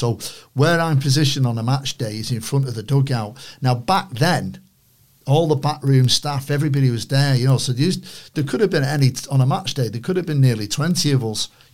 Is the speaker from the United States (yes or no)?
no; Manchester, North West England, United Kingdom; accent: Manchester; You know, obviously my Manchester accent helped.